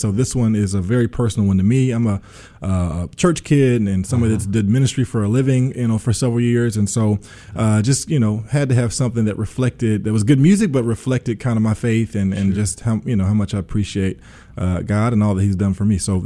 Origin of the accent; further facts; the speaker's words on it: Memphis, Tennessee, United States; I sure am. So, okay. Born and raised in Memphis. Actually grew up and danced in New Ballet.